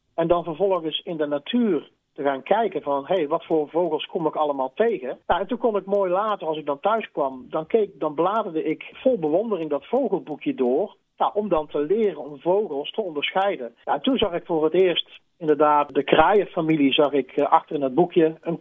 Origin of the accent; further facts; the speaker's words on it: North Brabant, Netherlands; Dus ik was als kind in Brabant op zoek naar een vogel die daar toen op dat moment nog amper voorkwam.